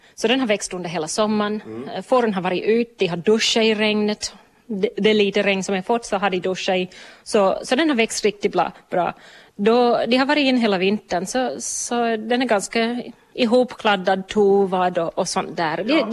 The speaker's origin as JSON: {"language": "Swedish", "country": "Australia", "tie": "born or raised there", "said": "Jag växte upp i Australien. Vi använde ull i Australien."}